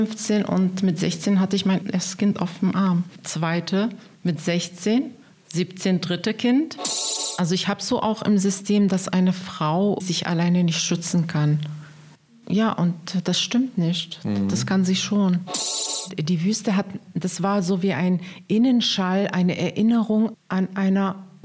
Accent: Berlin, Germany; also born or lived in Lebanon; Ich komme aus Berlin, aber ursprünglich aus Libanon und lebe schon seit der frühesten Kindheit hier.

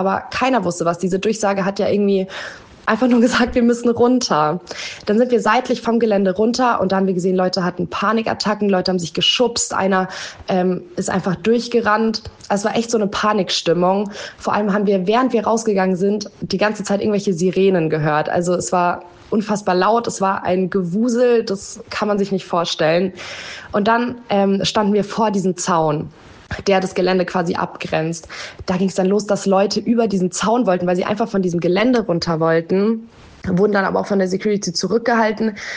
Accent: Munich, Bavaria, Germany; Ich komme aus München

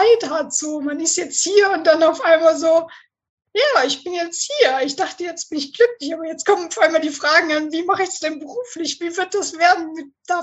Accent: Northern Germany, Germany

